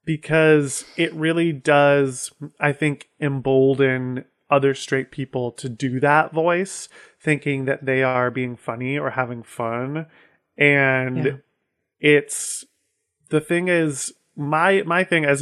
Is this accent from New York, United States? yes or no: no; Ohio, United States; what a straight man was from the people I grew up with in Ohio